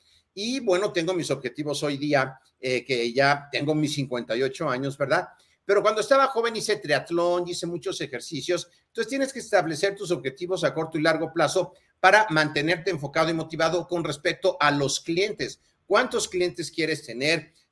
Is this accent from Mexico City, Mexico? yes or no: yes; Mexico City, Mexico; Yo soy de la Ciudad de México